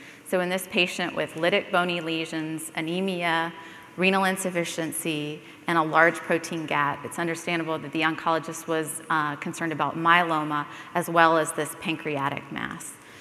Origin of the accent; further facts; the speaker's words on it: Greenville, South Carolina, United States; I'm a hematopathologist from Greenville, South Carolina